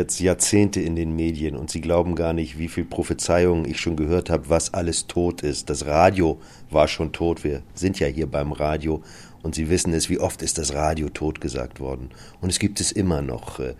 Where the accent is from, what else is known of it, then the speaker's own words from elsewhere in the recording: Northern Germany, Germany; also born or lived in Munich; Ich bin Norddeutscher, liebe Hamburg, aber meine zweite Liebe war immer München. Ich habe in München studiert